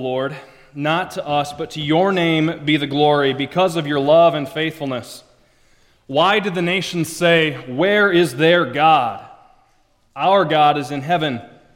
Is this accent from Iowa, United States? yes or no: yes; Orange City, Iowa, United States; I grew up mostly in Orange City.